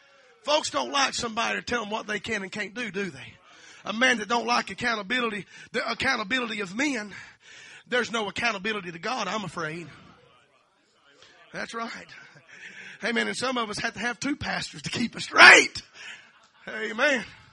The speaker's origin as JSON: {"language": "English", "town": "Laurinburg", "region": "North Carolina", "country": "United States", "tie": "born or raised there", "said": "When I moved to my hometown, Laurinburg, where I was born at, I thought, man, I'm going to take every revival in."}